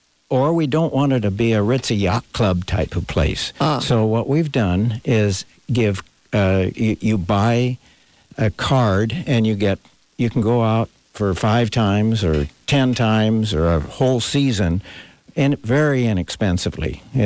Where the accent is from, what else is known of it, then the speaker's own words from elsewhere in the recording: Renton, Washington, United States; so I'm really local.